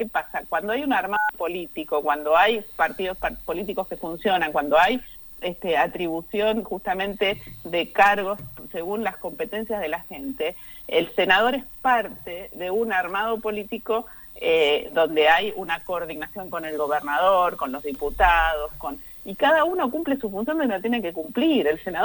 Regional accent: San Martín de los Andes, Neuquén, Argentina; yo soy de San Martín de los Andes y la verdad es que el pueblo está desbordado

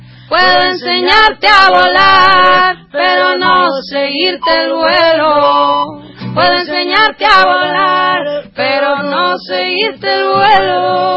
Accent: Coatepec, Veracruz, Mexico; now in Mexico City, Mexico; Soy de México, exacto, de Veracruz. De un pueblo muy lindo, un pueblo cafetero que se llama Coatepec. Y vivo ya desde hace 2 años en la Ciudad de México, que es un monstruo terrible.

